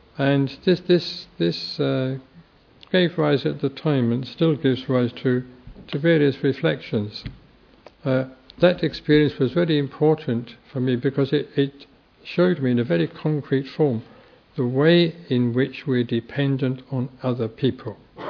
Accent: England, United Kingdom; Of course, I was in India as an Englishman, as a foreigner, and I threw away my identification papers so that I was, as it were, anonymous.

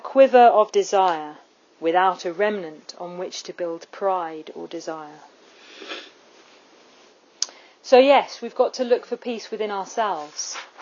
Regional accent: England, United Kingdom; I'm English and I'm Southern. It's a burden.

